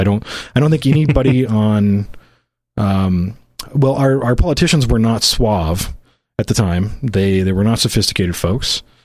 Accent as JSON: {"language": "English", "region": "Idaho", "country": "United States", "tie": "born or raised there", "said": "No, I remember my hometown of, like I say, 300 people, three miles away, there was another small town of another, I think 400 or 500. And those communities used to be the hub for that area."}